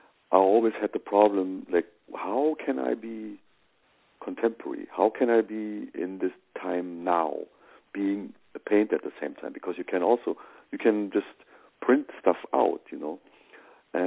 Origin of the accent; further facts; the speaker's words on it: Afghanistan; I'm from Afghanistan, and I'm with this culture. I'm also European